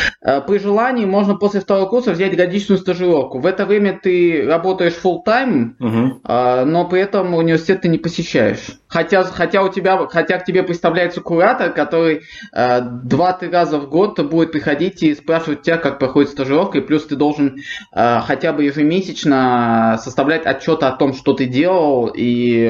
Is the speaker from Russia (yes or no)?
no; Kharkiv, Kharkiv Oblast, Ukraine; born there; учитывая, что я родился в Харькове.